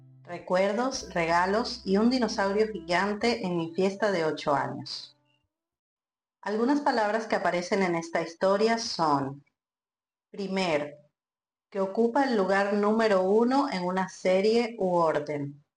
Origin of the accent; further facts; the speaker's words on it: Venezuela; En mi país es tradición servir la torta junto con gelatina, quesillo, pudín y refresco. Ese es el combo más esperado de todos los cumpleaños en Venezuela.